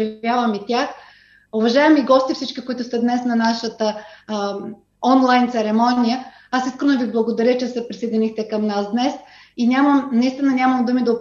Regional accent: Varna, Varna Province, Bulgaria; И между другото, аз съм от Варна

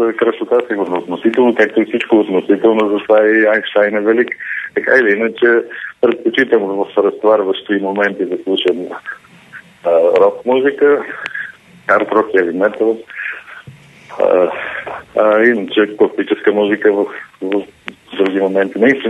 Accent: Sofia, Sofia City, Bulgaria; роден съм в София, 63-та година, Завърших съм 35 училище в София

